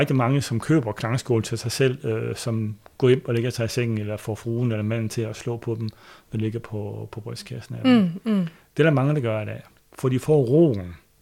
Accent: Jutland, Denmark; Jamen, jeg er en jyde, skulle du tænke

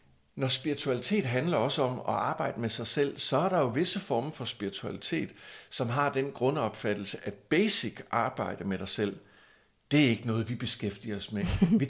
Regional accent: Aarhus, Central Denmark Region, Denmark; moved away as an adult; Jeg er født og opvokset og levede i Aarhus indtil for 6 år siden.

